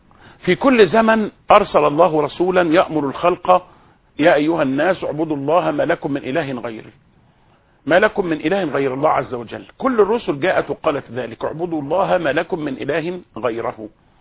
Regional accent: Egypt; ولا أقصد منا كمسلمين أو كنوع معين من الناس، أقصد كمصريين

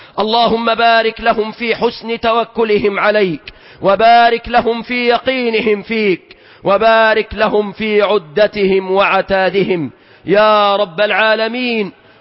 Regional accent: Egypt; بلادنا مصر

